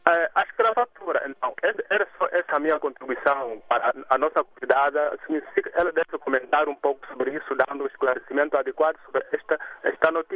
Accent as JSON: {"language": "Portuguese", "country": "Angola", "said": "nós, como angolanos"}